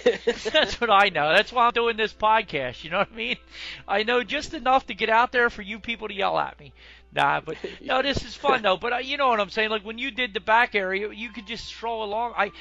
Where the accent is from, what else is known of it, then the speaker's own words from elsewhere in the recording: New Jersey, United States; I love the attitude I have because I'm from New Jersey. you know, you wear that like a badge of honor.